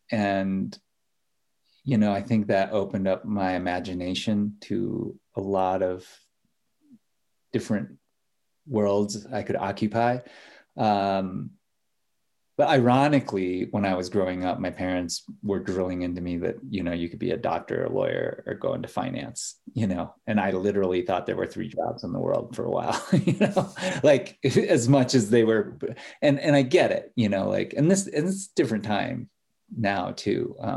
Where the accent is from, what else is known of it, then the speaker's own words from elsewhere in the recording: Minnesota, United States; growing up in Minnesota, there'd be much skiing, but, you know, I grew up in like a small university town in South Central Minnesota, and my parents were librarians.